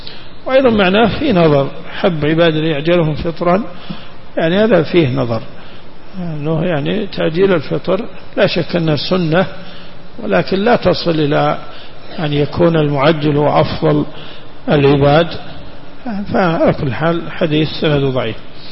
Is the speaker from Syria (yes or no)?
no; Najd, Saudi Arabia; لكن الحمد لله عندنا في نجد يفطرون على التمر